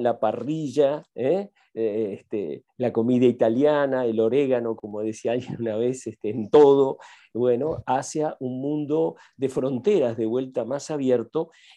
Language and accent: Spanish; Uruguay; Sí, soy una uruguaya, diría, soy empresario, pero no tanto.